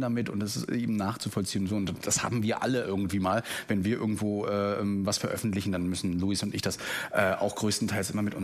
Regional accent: Mecklenburg-Vorpommern, Germany; Bin ja aus MV und ob ich hier geschäftlich bin.

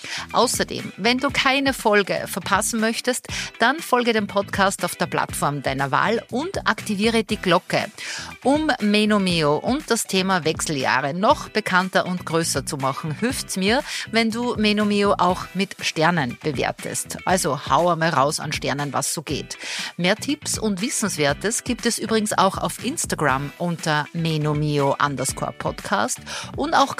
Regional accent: Austria; Bei uns in Österreich gibt's die Feuerfrauen Österreich

